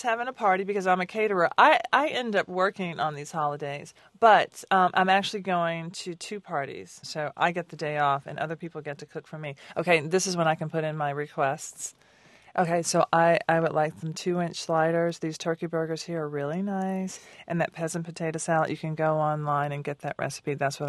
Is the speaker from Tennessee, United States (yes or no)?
yes; Nashville, Tennessee, United States; You know, my grandma made potato salad, and I'm from Nashville, Tennessee, home of the Grand Ole Opry and the Titans.